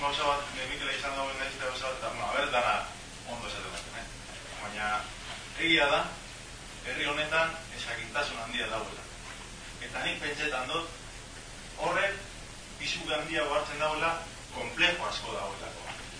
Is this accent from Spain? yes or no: yes; Basque Country, Spain; nire herrian, Euskal Herri honetan